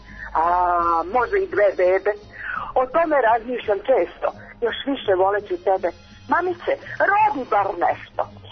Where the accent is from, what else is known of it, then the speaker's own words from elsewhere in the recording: Mali Požarevac, Belgrade, Serbia; Kosmaja, jedno malo selo, Mali Požarevac. I samo, mislim, ime kaže kako je to selo.